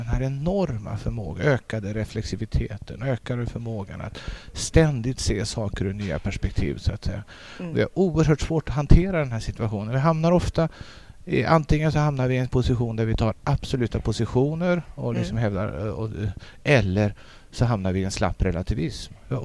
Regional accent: Lysekil, Västra Götaland County, Sweden; Lysekil där jag kommer ifrån, också den danska reformationen.

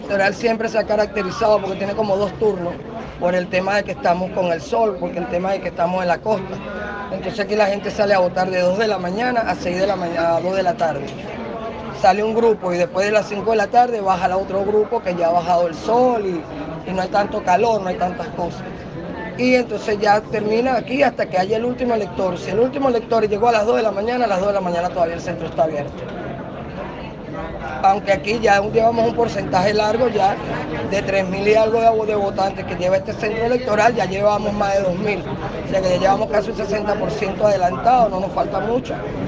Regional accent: Venezuela; somos venezolanos.

